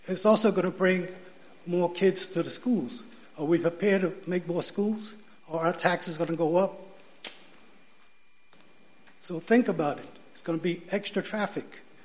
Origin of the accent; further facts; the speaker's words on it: Atlanta, Georgia, United States; moved to this community over 2 years ago to escape heavy traffic, congestion, and for the good life. I came from Atlanta, Georgia.